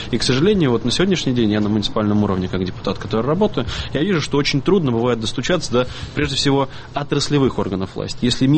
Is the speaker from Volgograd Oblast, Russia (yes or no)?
no; Moscow, Russia; как москвич и как муниципальный депутат